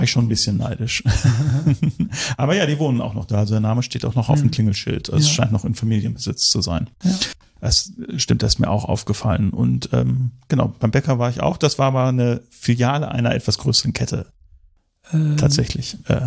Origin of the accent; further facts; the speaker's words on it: North Rhine-Westphalia, Germany; Ich komme aus dem Sauerland.